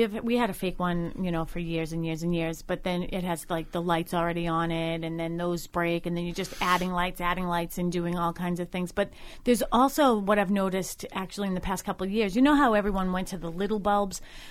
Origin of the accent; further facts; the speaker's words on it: Dorchester, Massachusetts, United States; now you know I grew up in Dorchester, right?